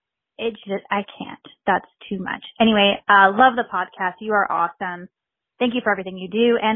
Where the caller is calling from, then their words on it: Folsom, California, United States; from Folsom. It is July, and I am already planning a trip to Walt Disney World in April. I am from California, like you